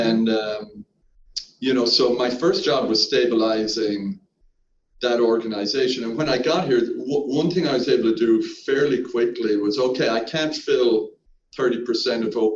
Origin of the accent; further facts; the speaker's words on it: Ireland; I grew up in Ireland.